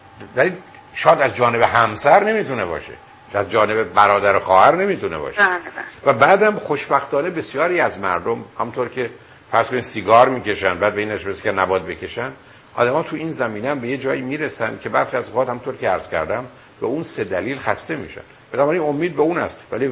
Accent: Iran; ببین ما ایرانیام

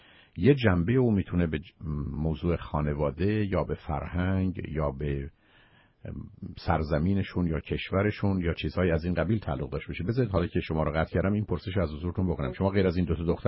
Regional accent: Iran; ما ایرانی بودن افتخار ماست

